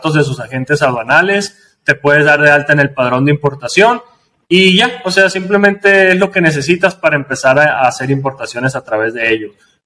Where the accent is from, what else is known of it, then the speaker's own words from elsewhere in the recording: Sonora, Mexico; en México, yo soy de Sonora, estoy ubicado en Sonora